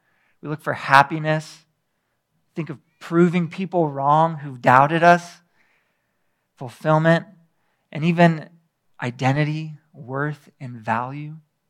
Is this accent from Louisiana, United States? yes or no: no; Florida, United States; I stayed in Florida for a little while. I grew up in Florida. My folks moved out here.